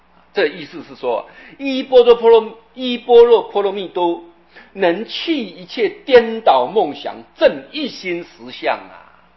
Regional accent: China; 这是我们中国人在声音表达上这句话是最顺口的

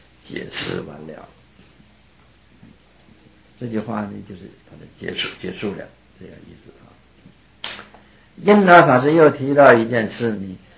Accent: China; also born or lived in Hong Kong; 而不是像我们中国人的习惯是放在前面，这部书叫什么名字放在前面，这个作者也放在前面，但是印度人不是，他放在后边，这是和我们中国人不同的地方。

